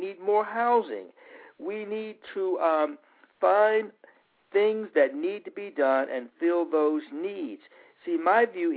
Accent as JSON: {"language": "English", "town": "Birmingham", "region": "Alabama", "country": "United States", "tie": "born or raised there", "also_born_or_lived": "Los Angeles", "said": "Well, I grew up in Birmingham, Alabama, and I always knew that I wanted to do something to contribute to the universe and to help others"}